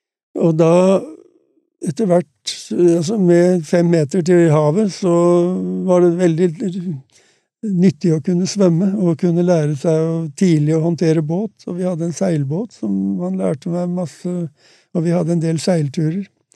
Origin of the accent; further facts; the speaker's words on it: Grimstad, Agder, Norway; jeg jo født og oppvokst i Grimstad.